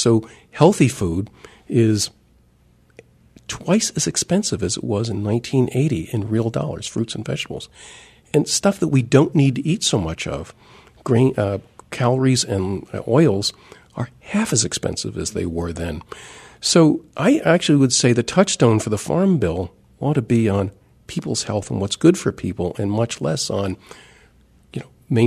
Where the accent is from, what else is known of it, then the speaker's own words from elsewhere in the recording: New Jersey, United States; My home state of New Jersey was the Garden State